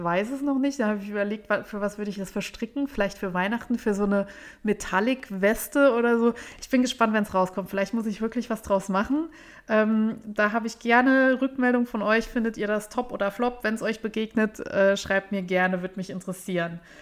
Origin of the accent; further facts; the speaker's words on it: Saarbrücken, Saarland, Germany; Bei uns in Saarbrücken gibt es tatsächlich keinen